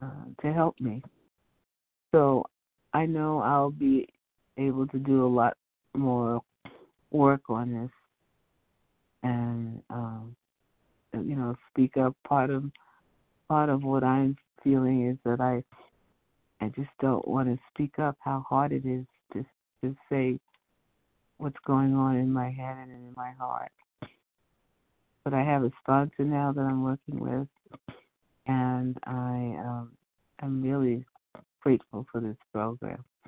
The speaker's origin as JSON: {"language": "English", "town": "Palo Alto", "region": "California", "country": "United States", "said": "from California, Palo Alto"}